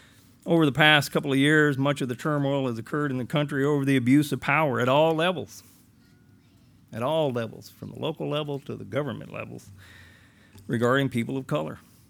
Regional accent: the South, United States; I mean, growing up in the South, I grew up in an area that was very much racist.

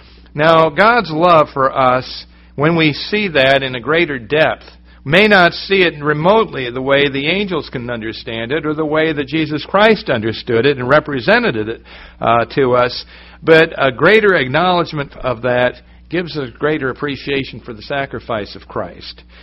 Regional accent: New England, United States; I can remember where I grew up in New England, and we lived on a mountain

